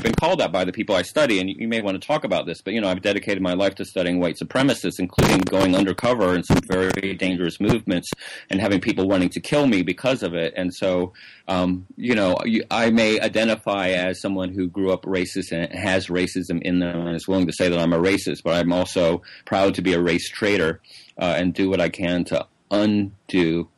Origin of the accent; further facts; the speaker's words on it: the South, United States; It's funny, because growing up in the South, so my family is from Ohio.